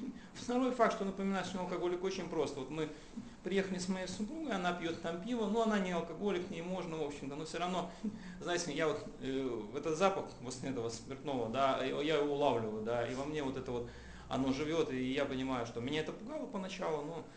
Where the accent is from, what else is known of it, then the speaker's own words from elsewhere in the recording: Minsk, Belarus; я из Минска.